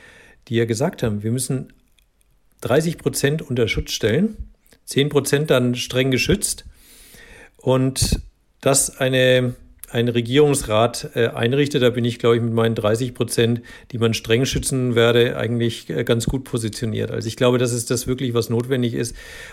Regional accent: Bavaria, Germany; ich bin ja im Spessart aufgewachsen, also so in Nordwestbayern, Franken eigentlich, genauer gesagt.

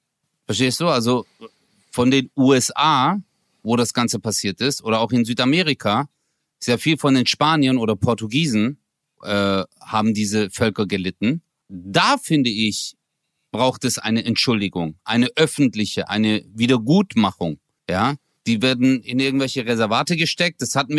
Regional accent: Turkey; wenn ich schon als Türke Rassismus erlebe

